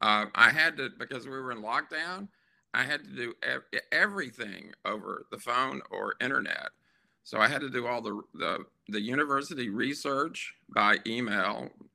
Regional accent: Birmingham, Alabama, United States; I was born and raised in and around Birmingham, Alabama, and would go to New Orleans on occasion when I was young.

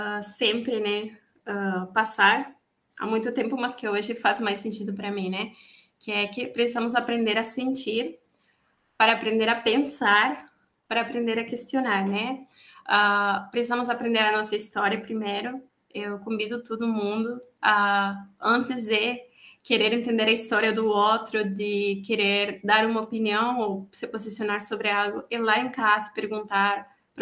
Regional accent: Venezuela; Portuguese is a second language; now in Brazil; Todo mundo sempre que me vê e eu falo que sou da Venezuela, eu automaticamente sou considerada refugiada, né? Eu não sou, não sou. Eu estou aqui por reunião familiar. Meu marido é brasileiro.

